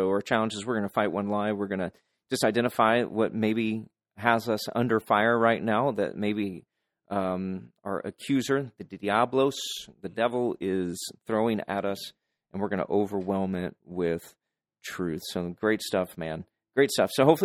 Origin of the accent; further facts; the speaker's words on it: Midwest, United States; we're from the Midwest, but we were from the southern part of the Midwest.